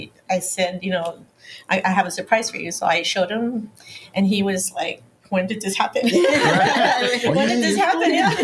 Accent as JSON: {"language": "English", "town": "Reynosa", "region": "Tamaulipas", "country": "Mexico", "tie": "born or raised there", "said": "I was born in Reynosa, Tamaulipas. And we lived close to the bull ring where they."}